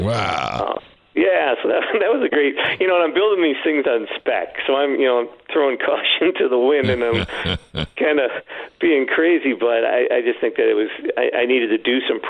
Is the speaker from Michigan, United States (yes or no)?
yes; Detroit, Michigan, United States; And I didn't grow up riding the rails. And I grew up in the Motor City here seeing hot rods. And my dad worked in the car industry.